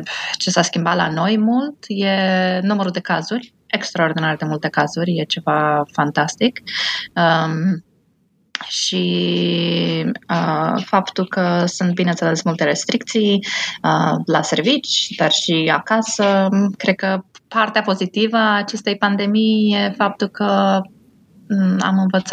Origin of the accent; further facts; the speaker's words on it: Romania; moved away as an adult; now in Chicago, United States; Eu am plecat din România în 2002, m-am mutat aici în Chicago în 2002 și cam aici am rămas. Mi-am plecat doar câțiva ani în Indiana ca să-mi fac rezidențiatul, dar mare parte am stat aici în Chicago.